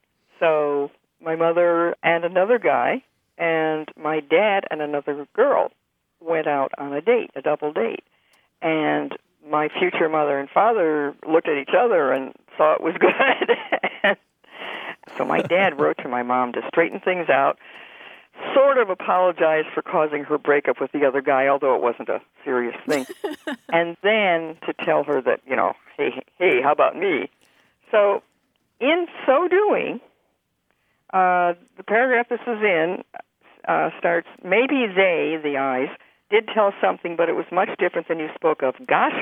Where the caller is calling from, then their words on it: Indianapolis, Indiana, United States; I'm calling from Indianapolis.